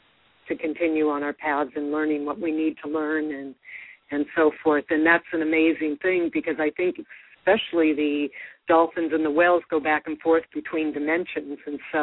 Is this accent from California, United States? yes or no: yes; California, United States; I'm calling from California, born and raised.